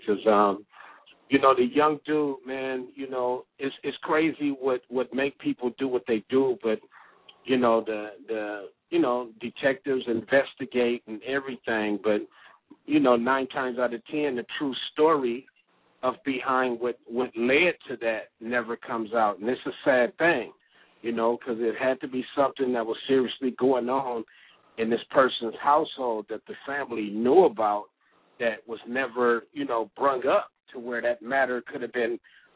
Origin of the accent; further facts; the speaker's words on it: Compton, California, United States; I grew up in Compton. So after that, you know, no other place to go but the streets.